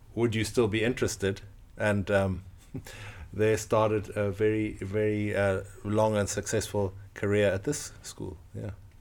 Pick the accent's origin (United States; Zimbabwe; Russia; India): Zimbabwe; So I was born and brought up in Zimbabwe. Not many people know much about Zimbabwe. It's a small country just north of South Africa. It's landlocked.